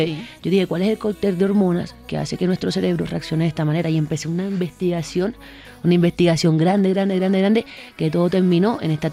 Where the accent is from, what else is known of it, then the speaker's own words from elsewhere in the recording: Montería, Córdoba, Colombia; Soy de Montería, Córdoba. Tengo 23 años. Hago música.